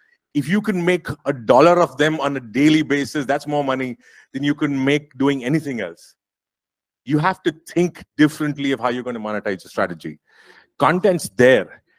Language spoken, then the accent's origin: English; India; I come from India, where we've grown from being a cable operation business to a DTH or a DTO, as we call it